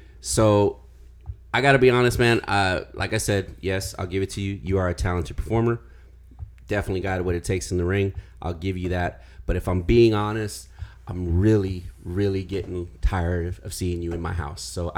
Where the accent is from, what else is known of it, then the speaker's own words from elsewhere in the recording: Uvalde, Texas, United States; I grew up in Uvalde, all right? And in Uvalde, one thing that we learn, you know, you stand up for yourself, okay?